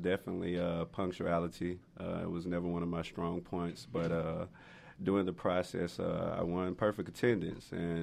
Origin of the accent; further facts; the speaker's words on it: Memphis, Tennessee, United States; moved away as an adult; I'm from Memphis, Tennessee. I moved here to Georgia 3 years ago